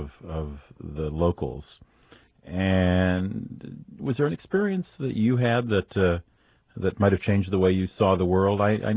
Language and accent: English; United States; As an American, you almost can't hear the word rainforest without thinking of the phrase destruction of rainforests.